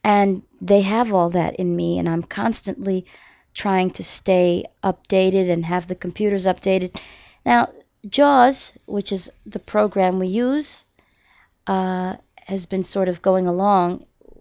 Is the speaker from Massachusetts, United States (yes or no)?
no; Texas, United States; now in New York City, United States; I am from Texas originally, but have lived in New York City for now 40 years, which makes me a New Yorker, I believe.